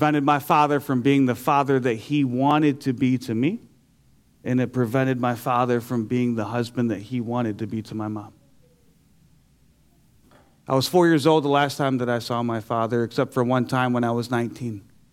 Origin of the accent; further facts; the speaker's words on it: Detroit, Michigan, United States; I'm from Detroit, Michigan.